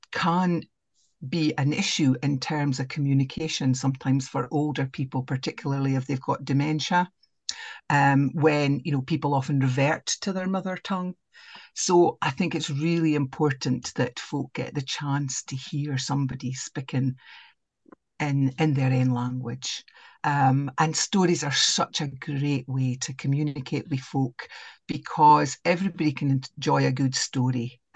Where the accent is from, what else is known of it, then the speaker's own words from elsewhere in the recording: Scotland, United Kingdom; first language Doric; As I say, Doric is my mother tongue. It's what I spoke all the time when I was a bairn.